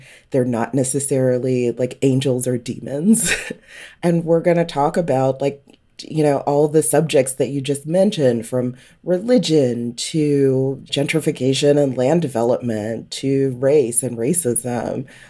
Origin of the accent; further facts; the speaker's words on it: North Carolina, United States; I grew up in North Carolina, and so I'm always looking for new and interesting stories about Black Southerners.